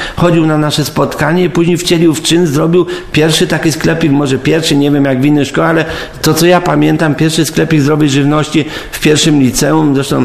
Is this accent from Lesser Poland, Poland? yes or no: yes; Tarnów, Lesser Poland, Poland; że jestem z Tarnowa